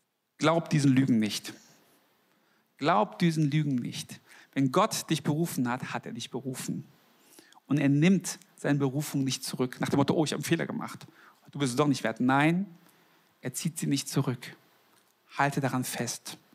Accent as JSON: {"language": "German", "country": "Germany", "said": "Ja, aber woher kommen Sie? So, ja, da muss man mir mal erklären. Ja, also meine Eltern kommen aus Südkorea."}